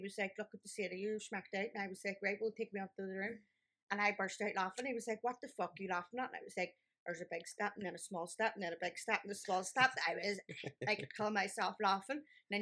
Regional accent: Belfast, Northern Ireland, United Kingdom; accent: Belfast; I'm never going to forget where I come from. But like, I get like a few drinks to me and all of a sudden I'm from West Belfast.

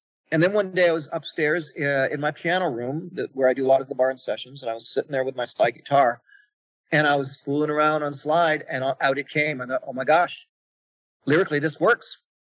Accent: Canada; And I am Canadian inside and out, through and through.

